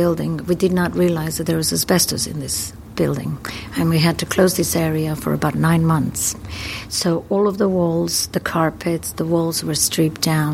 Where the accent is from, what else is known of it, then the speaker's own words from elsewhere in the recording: Croatia; born there; English is a second language; moved away as an adult; also born or lived in United States / London; I was born in Croatia, and I moved to America when I was 22.